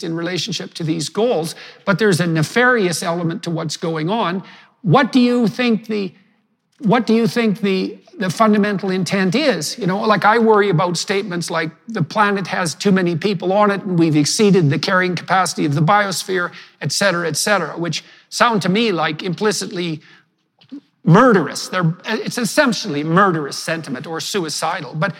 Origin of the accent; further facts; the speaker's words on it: Alberta, Canada; as a Canadian, I come from this little town in northern Alberta, which is only about 50 years old.